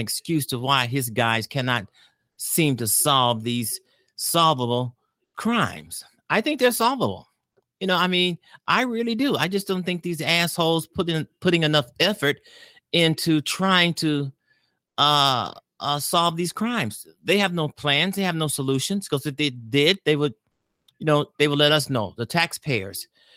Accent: Chicago, Illinois, United States; I focus on Chicago because I'm from Chicago and I actually broadcast and live here.

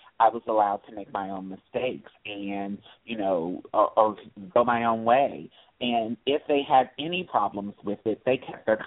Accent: Louisville, Kentucky, United States; My parents divorced when I was young, and I grew up in South Louisville by Churchill Downs. I was born in St. Anthony's Hospital.

